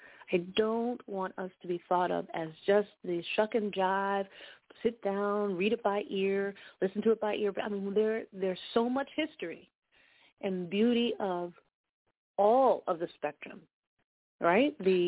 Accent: Allentown, Pennsylvania, United States; I've lived here, born and raised in Allentown all my life.

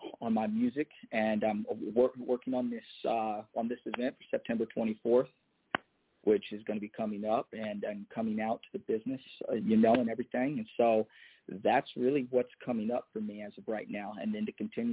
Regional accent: Indiana, United States; So when I was a little boy, I was greatly influenced by … without a doubt, because I'm from Indiana.

